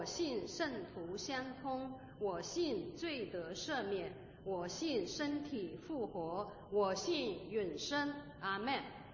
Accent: China; 我们平常我们中国人呢就喜欢常常就说老天爷哈

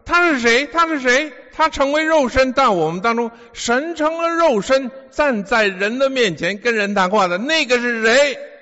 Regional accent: Beijing, China; 因为我的爸爸是广州人，我的妈妈也是广州人，但是我却出生在中国的北边。后来我在北京住了五年，从幼稚园看去，小学一年级、二年级、三年级、四年级，所以我现在会讲一点的北京话

